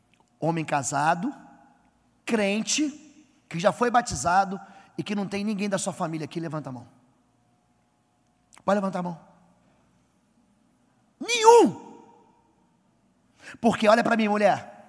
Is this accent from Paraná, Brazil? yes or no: yes; Curitiba, Paraná, Brazil; Eu não sou daqui não, eu sou de Curitiba.